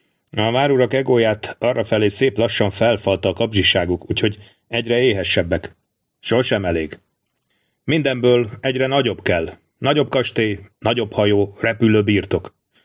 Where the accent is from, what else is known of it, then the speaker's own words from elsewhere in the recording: Hungary; Pontosan tudom, hiszen onnan származom, Magyarországról.